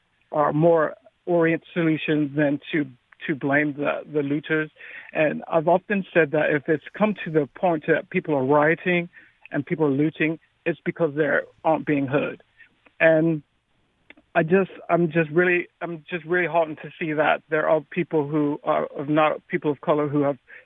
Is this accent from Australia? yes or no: no; England, United Kingdom; And I'm actually from England. And I'm actually half American and half British. And I spend a lot of time both in both places.